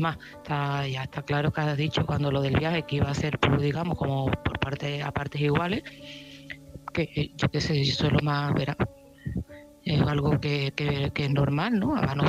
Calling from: Seville, Andalusia, Spain; de Sevilla

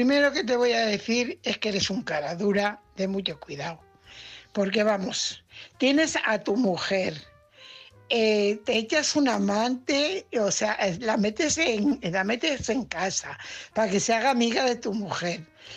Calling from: Fuenlabrada, Community of Madrid, Spain; corresponsal de Fuenlabrada.

